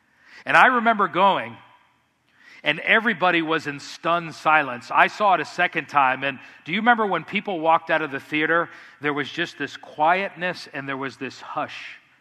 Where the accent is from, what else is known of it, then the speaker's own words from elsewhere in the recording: Miami, Florida, United States; When I was growing up in Miami, Florida, I know it's kind of bad, but my dad took me to the dog races.